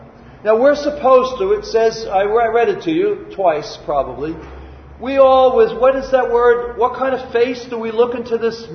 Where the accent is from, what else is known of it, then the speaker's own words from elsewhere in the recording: New York, United States; you'd probably think I was going to rob you because I'm from New York.